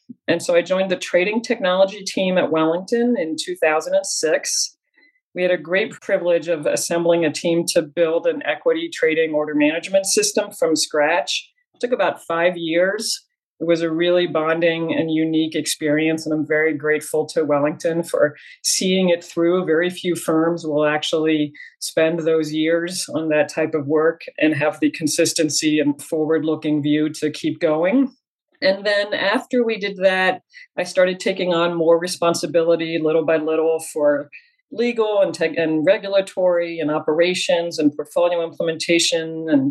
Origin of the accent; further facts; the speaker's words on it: France; So I was born and raised in France. My father is from a French working class family outside of Paris. My mom is American and from a conservative Jewish family in New York